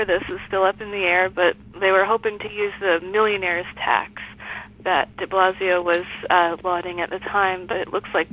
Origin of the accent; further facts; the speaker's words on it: New York, United States; I grew up in New York. I spent most of my life there.